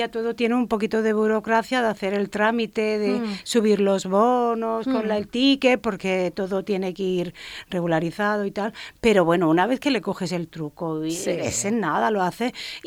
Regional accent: Balearic Islands, Spain; Somos ciudadanos de las Islas Baleares

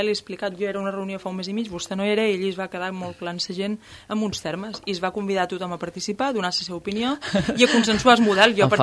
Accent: Formentera, Balearic Islands, Spain; Els que som de Silla i els nouvinguts.

